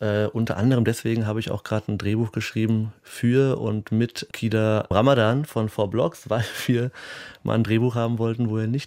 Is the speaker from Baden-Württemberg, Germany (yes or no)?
no; Berlin, Germany; ich neige höchstens zum Lokalpatriotismus als Berliner.